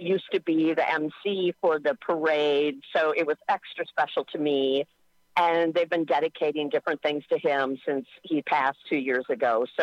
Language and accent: English; Leopolis, Wisconsin, United States; It's actually my hometown, Leopolis, Wisconsin. Teeny tiny town.